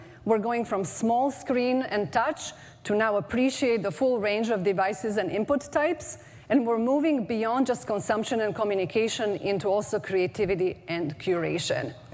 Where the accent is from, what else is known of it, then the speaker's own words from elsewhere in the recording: Croatia; my niece, Anya, back in my home country of Croatia.